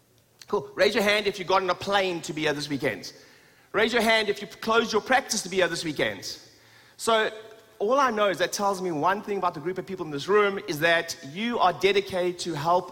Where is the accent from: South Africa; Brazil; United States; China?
South Africa; now in London, United Kingdom; So originally from South Africa, I qualified in South Africa.